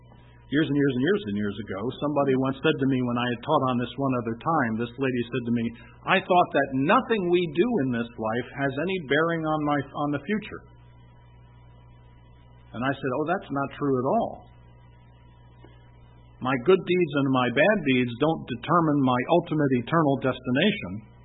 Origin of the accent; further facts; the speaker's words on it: New Jersey, United States; I imagine if I went down there, he'd ask for a toll, because I'm from New Jersey.